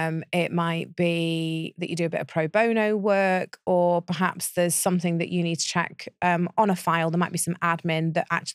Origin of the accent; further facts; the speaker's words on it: United Kingdom; because we're British, we drink so much tea.